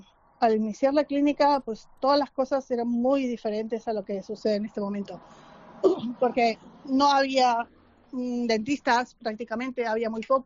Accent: Argentina; now in San Sebastián, Spain; Yo soy argentina y vine aquí a España en el año 91.

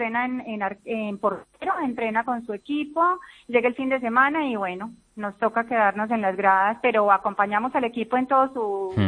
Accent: Colombia; now in Spain; Somos colombianos.

